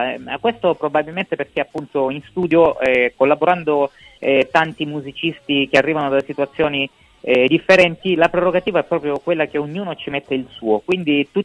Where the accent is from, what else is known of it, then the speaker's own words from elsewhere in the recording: Aradeo, Apulia, Italy; io sono di Aradeo, che è famoso per essere anche il paese degli … ma anche degli